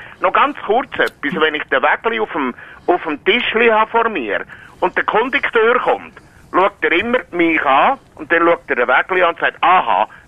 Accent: Hergiswil, Nidwalden, Switzerland; Ich bin an der Brünigbahn aufgewachsen, übrigens in Hergiswil, im Posten 6D.

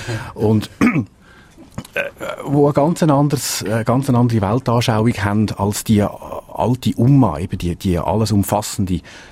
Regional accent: Switzerland; so einem friedlichen, wohlgeordneten Land, wie sie es sehen, bei uns in der Schweiz, von außen.

